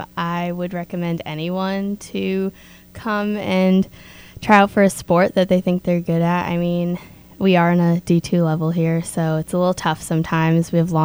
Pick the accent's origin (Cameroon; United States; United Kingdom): United States; Los Angeles, California; I'm from Los Angeles, California.